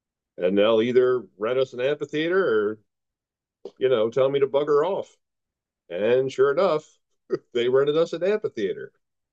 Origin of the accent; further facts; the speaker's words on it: Pennsylvania, United States; I'm originally from Lancaster County, Pennsylvania. I am here in Tennessee working side by side with Wayne and his wife Ashley.